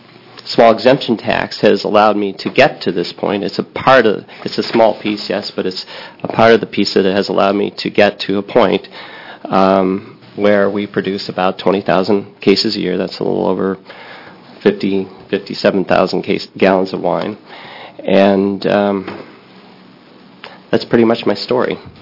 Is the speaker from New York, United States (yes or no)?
yes; New York, United States; I grew up in New York in the public system.